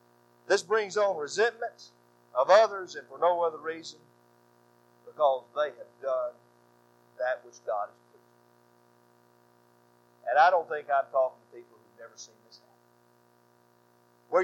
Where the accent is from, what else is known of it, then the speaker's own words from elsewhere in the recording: Anderson, Alabama, United States; I might say that I'm proud to be an Andersonian, because I'm from Anderson. We're proud. We're proud to be Alabamians